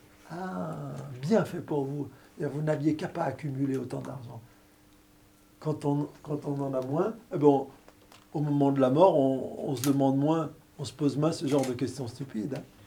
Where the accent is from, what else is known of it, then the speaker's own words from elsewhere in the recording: Lyon, Auvergne-Rhône-Alpes, France; dans mon enfance à Lyon, où je naquis